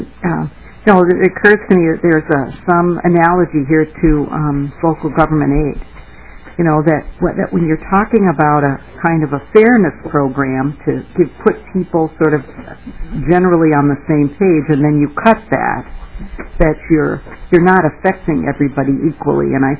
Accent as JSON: {"language": "English", "region": "Minnesota", "country": "United States", "said": "I'm from Olmsted County"}